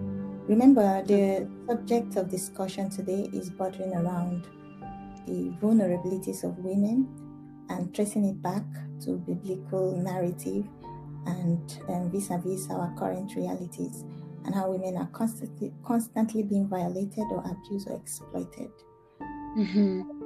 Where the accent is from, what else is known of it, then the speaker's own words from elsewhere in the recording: Nigeria; now in United Kingdom; I am from Nigeria. I'm currently in the UK undergoing a study, criminology and criminal justice